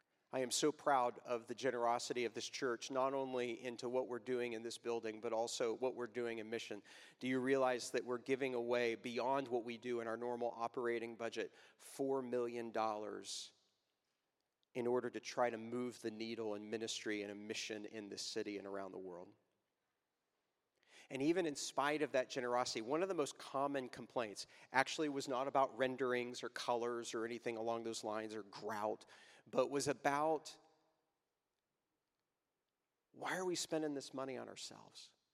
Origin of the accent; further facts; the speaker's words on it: Waco, Texas, United States; You need to understand that my sister and I grew up in Waco, Texas